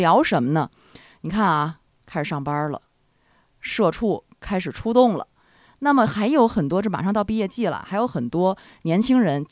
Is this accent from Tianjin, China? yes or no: yes; Tianjin, China; 我们天津人在北京上学也回家，